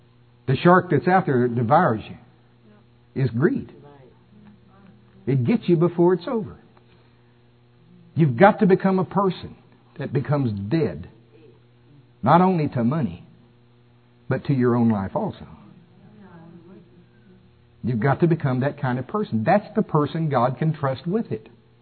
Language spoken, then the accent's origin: English; Shawnee, Oklahoma, United States; And I was raised in Shawnee, Oklahoma, Pottawatomie County. All of my relatives, nearly all of them on my dad's side, are farmers.